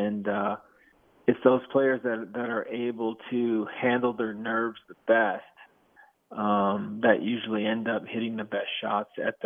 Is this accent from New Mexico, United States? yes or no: yes; New Mexico, United States; from my home state of New Mexico